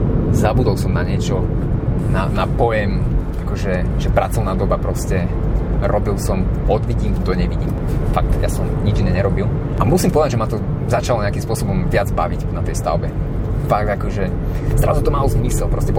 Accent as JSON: {"language": "Slovak", "town": "Prešov", "region": "Prešov Region", "country": "Slovakia", "lives_now": "Bratislava, Slovakia", "said": "Žijem v Bratislave, pochádzam z Prešova, vyštudoval som stavbarinu, stavná priemyslovka, technická univerzita v Košiciach."}